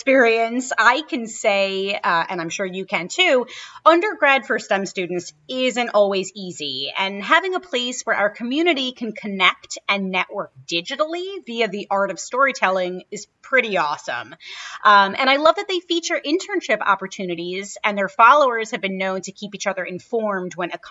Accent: Brooklyn, New York, United States; All I know is that when I was a kid growing up in Brooklyn, occasionally we would take weekend trips to Pennsylvania

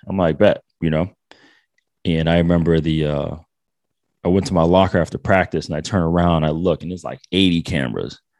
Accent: Rhode Island, United States; I'm from Rhode Island and nobody gonna come see me here.

